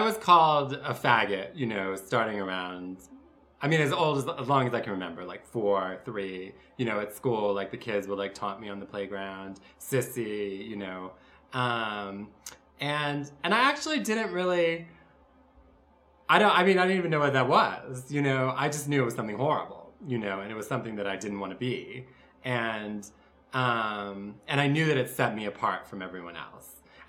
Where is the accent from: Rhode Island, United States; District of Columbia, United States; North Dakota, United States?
District of Columbia, United States; Washington; I was born in Washington, D.C., you know, one of the most horrible places in the world, without a question. And I grew up in the suburbs in a sort of like assimilated Jewish professional family